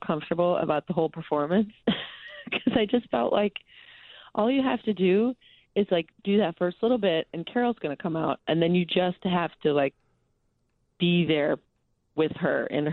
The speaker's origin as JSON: {"language": "English", "town": "Evanston", "region": "Illinois", "country": "United States", "tie": "born or raised there", "said": "Well, I grew up in Evanston."}